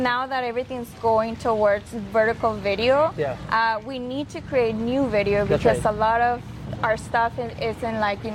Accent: Los Mochis, Sinaloa, Mexico; now in Tucson, United States; I'm from Los Mochis, Sinaloa.

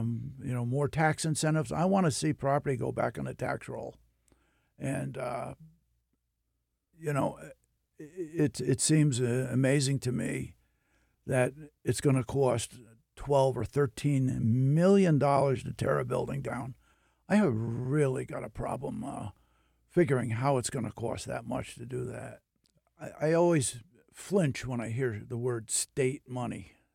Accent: New York, United States; But I'm a New Yorker, and I want what's best for New York first.

